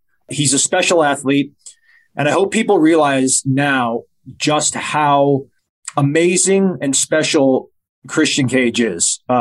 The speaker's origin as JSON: {"language": "English", "region": "California", "country": "United States", "said": "You know, we're all guys from Southern California, so we're climatized. So everywhere's cold to us."}